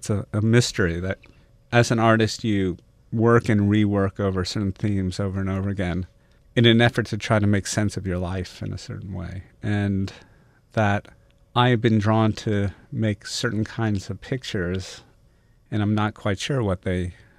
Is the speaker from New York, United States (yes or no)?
yes; Brooklyn, New York, United States; Right. I'm from Park Slope in Brooklyn.